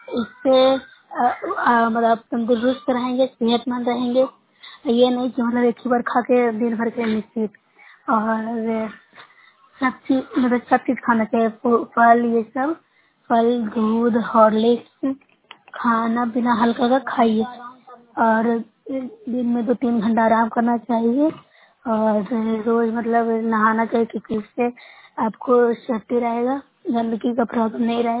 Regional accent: Bihar, India; मैं news blog से हूँ, जिला नालंदा की निवासी हूँ।

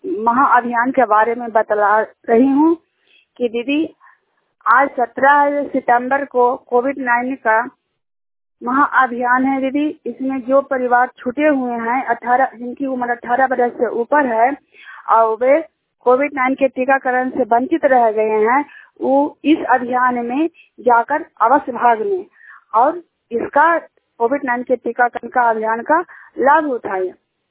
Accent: Bihar, India; Junior गांव के रहने वाली हूँ। लक्ष्मी जीविका स्वयं सहायता समूह के सदस्य हूँ और चांदनी जीविका महिला ग्राम संगठन का सीएम हूँ। जिनसर प्रखंड नंदा जिला का निवासी हूँ।

